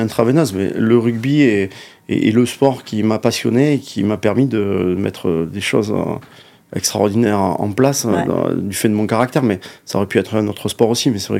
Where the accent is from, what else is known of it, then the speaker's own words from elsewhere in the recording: Narbonne, Occitanie, France; also born or lived in Toulouse; Enfin, moi, je suis né Toulousain. Donc, voilà, mais j'ai grandi à Narbonne, je suis méditerranéen.